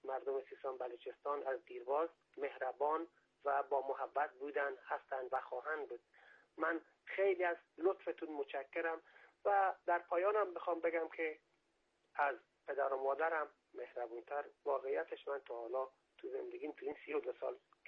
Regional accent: Gorgan, Golestan, Iran; تو این 32 سال که از خدا عمر گرفتم ندیدم. … از گرگان هستم.

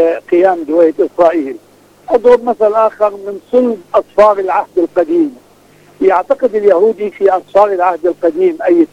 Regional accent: Palestine; كوني فلسطيني،

